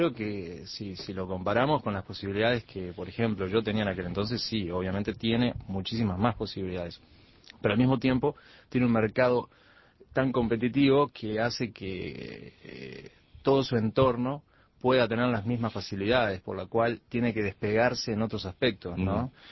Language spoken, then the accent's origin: Spanish; Uruguay; Pues yo creo que soy uruguayo, eso sí, me siento un uruguayo.